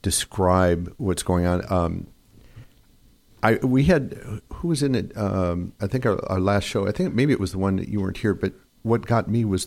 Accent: Skokie, Illinois, United States; also born or lived in Chicago; I was born in Chicago, lived in Skokie, and I had relatives, Donner's Grove

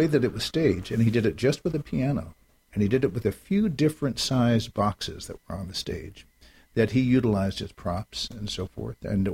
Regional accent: San Diego, California, United States; My hometown.

